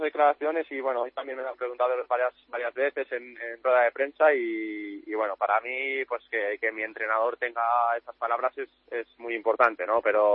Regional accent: Artana, Valencian Community, Spain; un pueblo muy pequeño de Castellón.

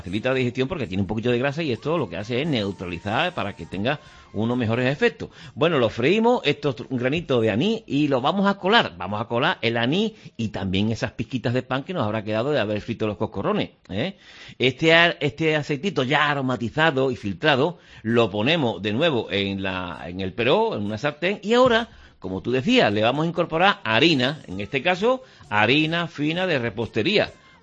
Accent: Andalusia, Spain; en Andalucía tenemos nuestra forma de hablar

